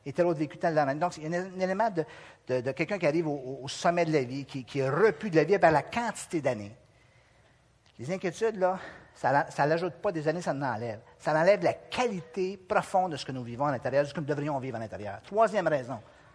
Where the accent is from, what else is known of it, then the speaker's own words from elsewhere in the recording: Quebec, Canada; moi, je suis un petit Québécois de classe moyenne qui vient d'une petite ville qui s'appelle, je ne vous le dirai pas